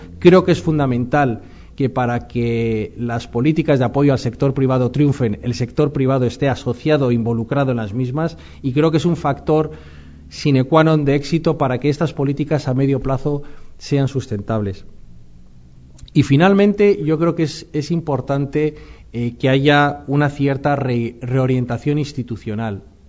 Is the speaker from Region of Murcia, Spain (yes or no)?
no; Basque Country, Spain; yo vengo del País Vasco